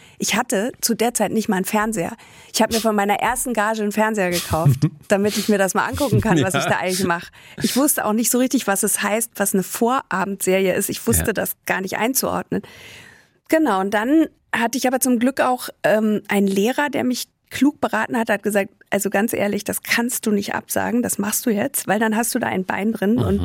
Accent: Munich, Bavaria, Germany; ich meine, ich bin ja aus München, das war wirklich absurd.

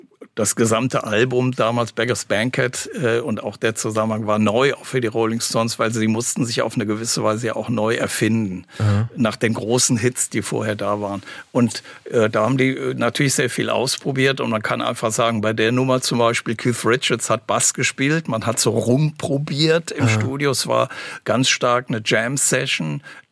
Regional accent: Aachen, North Rhine-Westphalia, Germany; moved away as an adult; now in Hamburg, Germany; und ich bin in Aachen groß geworden, habe die ersten 26 Jahre dort gelebt, bin dann aber sehr viel auf Tour gewesen danach und dann nach Hamburg gezogen.

